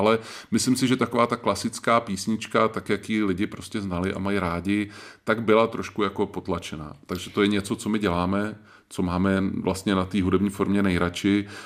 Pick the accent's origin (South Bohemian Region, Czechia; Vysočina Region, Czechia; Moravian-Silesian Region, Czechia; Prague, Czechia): Prague, Czechia; now in Kovářov, Czechia; My jsme kousek od Milevska v malý vesničce u Kovářova a vzali jsme se tam úplnou náhodou. My jsme věděli už dlouho, že chceme odjet z Prahy, protože my jsme se ženou oba rodilí Pražáci